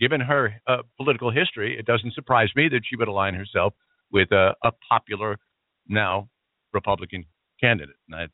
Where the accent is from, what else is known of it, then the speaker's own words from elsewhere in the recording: New York, United States; Well, he was a great ball player, and I'm a New Yorker.